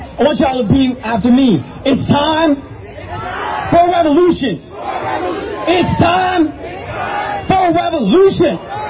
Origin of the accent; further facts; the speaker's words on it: Salt Lake City, Utah, United States; I'm from Salt Lake City, Utah.